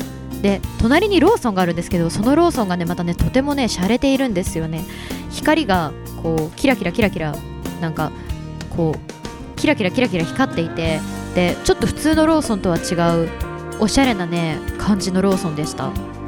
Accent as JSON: {"language": "Japanese", "town": "Hamamatsu", "region": "Shizuoka", "country": "Japan", "said": "浜松、地元なのになまってしまいました、今静岡県の浜松のライブハウス"}